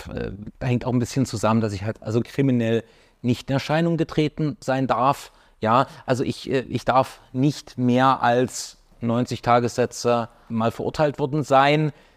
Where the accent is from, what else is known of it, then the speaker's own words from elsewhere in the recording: Leipzig, Saxony, Germany; in der Stadt, die ich liebe und wo ich aufgewachsen bin und wo auch meine Eltern und meine Familie wohnen, in Leipzig.